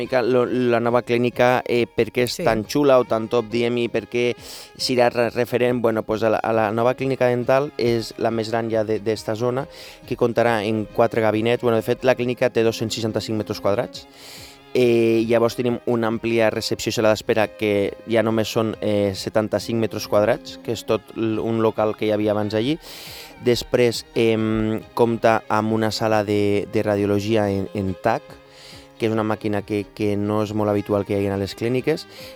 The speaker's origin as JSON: {"language": "Catalan", "town": "Tortosa", "region": "Catalonia", "country": "Spain", "said": "la ciutat d'on soc jo, que soc tortosí."}